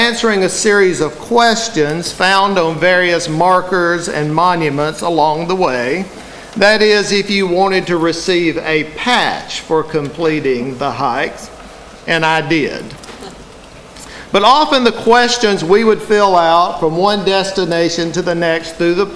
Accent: Georgia, United States; I was born and raised just outside Chickamauga National Military Park. And I spent a lot of my youth around and sometimes atop various statues and monuments.

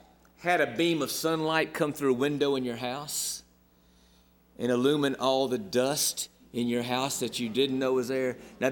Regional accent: Montgomery, Alabama, United States; also born or lived in Birmingham; I grew up, born in Birmingham, but I grew up in Montgomery.

